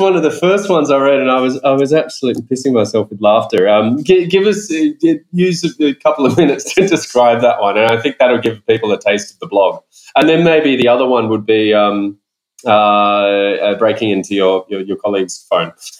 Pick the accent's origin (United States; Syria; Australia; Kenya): Australia; this is one that my home country, the ex-prime minister, was famous for saying, the rules of Australia trump the rules of mathematics.